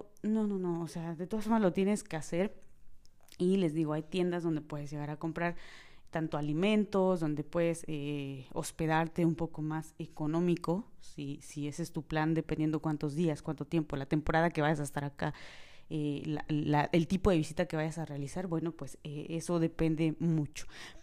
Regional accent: Mexico; now in Dubai, United Arab Emirates; me pueden encontrar como mexicana en Dubái

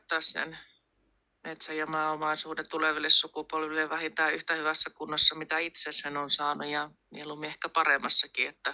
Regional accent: Rantsila, North Ostrobothnia, Finland; ja mä tuun Siikalatvalta Oulun eteläpuolelta Rantsilasta.

